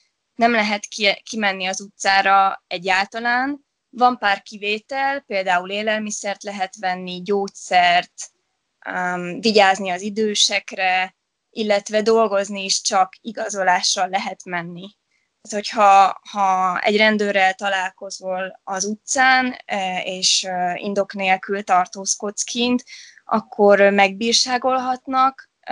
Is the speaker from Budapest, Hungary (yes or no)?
no; Sárvár, Vas, Hungary; moved away as an adult; Sárváról származom.